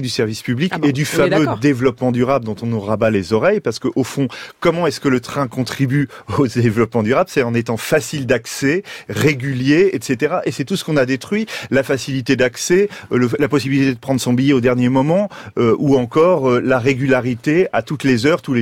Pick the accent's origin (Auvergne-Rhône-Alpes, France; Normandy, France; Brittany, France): Normandy, France; Le Havre; J'ai grandi au Havre quand j'avais 15 ans, dans les années 80